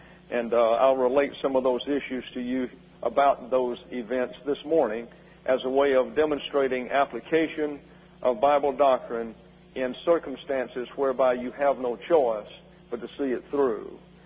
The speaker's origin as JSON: {"language": "English", "town": "Troy", "region": "Alabama", "country": "United States", "tie": "born or raised there", "said": "its power when it hit my hometown of Troy, Alabama, was tremendous. My parents lost 17 pine trees on that occasion, one onto the house that crushed the gable over what was previously my room."}